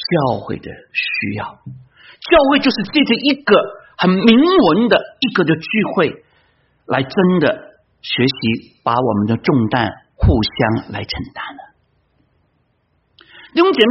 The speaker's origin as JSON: {"language": "Chinese", "country": "China", "said": "就像老美，我们知道啊，我们中国人比较含蓄，老美呢在这些表达方面比较释放"}